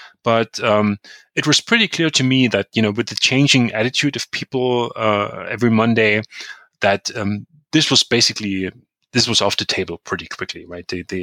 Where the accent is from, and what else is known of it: Chemnitz, Saxony, Germany; born or raised there; English is a second language